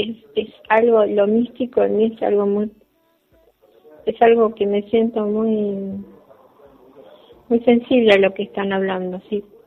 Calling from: Buenos Aires, Argentina; soy de Flores, Buenos Aires.

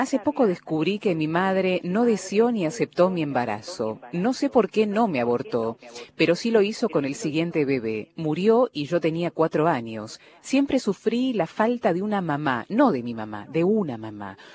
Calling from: Santa Fe, Argentina; de Santa Fe, tengo 45 años.

